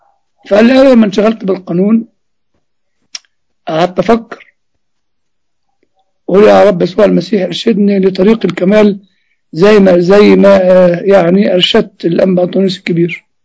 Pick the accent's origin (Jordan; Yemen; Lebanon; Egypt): Egypt; Upper Egypt; وبيقولوا في اللي عندنا في الصعيد فك مجالس